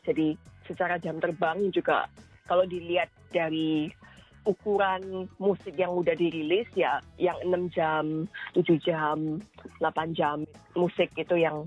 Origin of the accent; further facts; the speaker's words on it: Indonesia; Kayaknya dikasih Bali ya karena aku dari Indo.